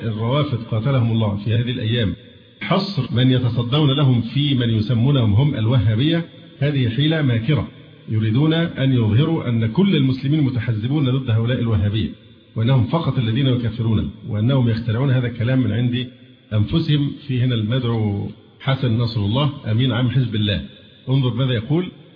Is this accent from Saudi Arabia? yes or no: no; Egypt; وبعدين الآن عندنا في مصر احنا مشكلة كبيرة جدا